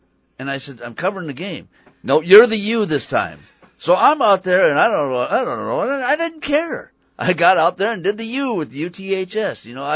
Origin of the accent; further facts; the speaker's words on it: Rock Island, Illinois, United States; I grew up in Rock Island. I went to Rock Island High School. I played sports in Rock Island.